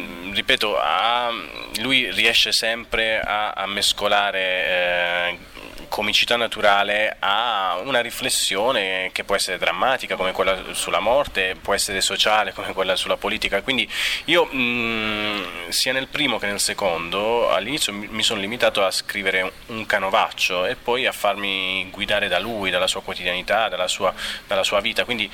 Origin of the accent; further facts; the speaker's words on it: Bitonto, Apulia, Italy; siamo dello stesso paese, siamo di Bitonto